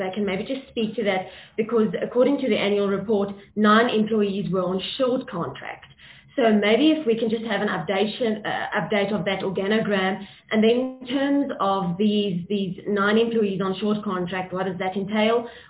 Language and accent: English; Free State, South Africa; I've said many times I come from the Free State, so I've had a history of departments and entities disputing findings by the AGSA